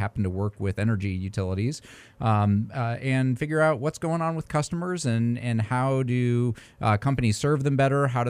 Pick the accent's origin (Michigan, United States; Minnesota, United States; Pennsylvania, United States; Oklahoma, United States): Michigan, United States; Detroit; moved away as an adult; also born or lived in Colorado; now in Georgia, United States; So I grew up outside of the Detroit area, got out of there kind of as quickly as I could. Went to school out west in Colorado and landed back here in Georgia because my wife is from the Atlanta area.